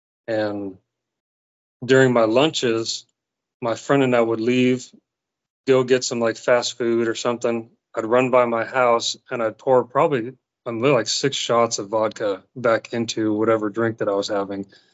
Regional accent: Seattle, Washington, United States; moved away; Yeah, I'm actually from Seattle, Washington. And I'm used to much colder temperatures, and I did not expect it to get this cold when I moved down to the American South

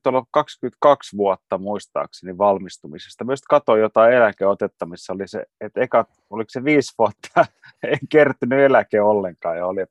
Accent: Vantaa, Uusimaa, Finland; Mä oon syntynyt ainoana meidän perheestä Vantaalla. Kaikki muut on stadilaisia. Martin Laaksosta pongahtanut, pääkaupunkiseudulla lapsuuden asunut.

